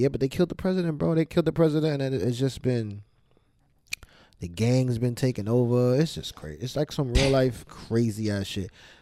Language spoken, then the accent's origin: English; Brooklyn, New York, United States; Born and raised in Brooklyn. Born in Brooklyn. I've been to Haiti 3 times.